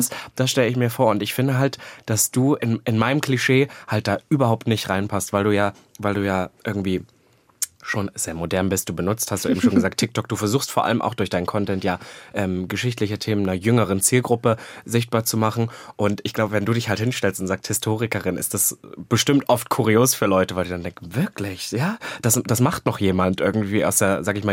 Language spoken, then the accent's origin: German; Halle, Saxony-Anhalt, Germany; Weil ich komme aus Sachsen-Anhalt und ich komme aus Halle-Saale